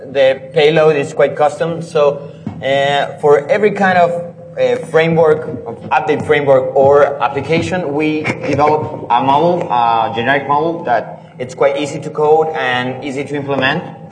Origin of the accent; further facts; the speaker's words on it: Argentina; English is a second language; We are from Argentina. It's a little bit south.